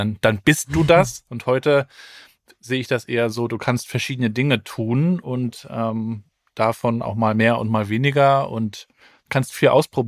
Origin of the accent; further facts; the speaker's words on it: East Germany, Germany; Ich bin ja in der DDR aufgewachsen, da war das ja nicht so dolle mit der Welt sehen.